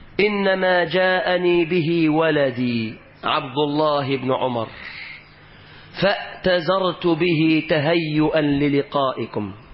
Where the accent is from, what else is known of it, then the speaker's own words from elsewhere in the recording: Egypt; اللهم احفظ بلدنا مصر آمنة مطمئنة